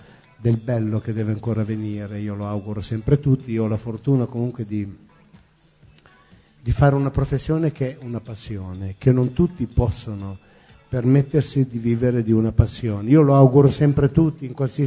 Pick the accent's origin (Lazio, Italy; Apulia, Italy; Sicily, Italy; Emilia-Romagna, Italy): Emilia-Romagna, Italy; accent: Emilian; io Emiliano c'ho la S, che manca la Z, diventa sempre una S.